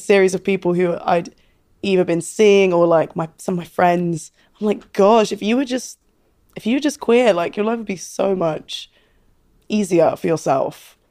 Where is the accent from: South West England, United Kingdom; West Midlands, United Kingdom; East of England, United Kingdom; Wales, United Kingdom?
South West England, United Kingdom; Cheltenham; I grew up in Cheltenham, white town, very like middle to upper class